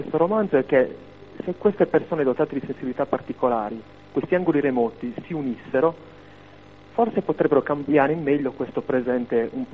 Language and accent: Italian; Cagliari, Sardinia, Italy; Ho 34 anni, sono di Cagliari